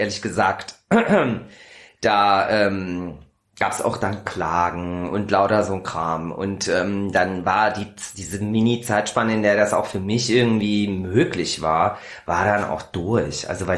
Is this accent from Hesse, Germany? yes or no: yes; Hesse, Germany; von einer Person aus Nordhessen, tatsächlich aus meiner Heimat